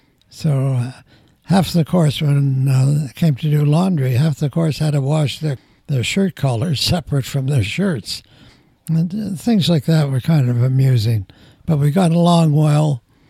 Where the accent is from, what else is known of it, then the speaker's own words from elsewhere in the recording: England, United Kingdom; is going to be in Canada, and you were born and raised in England.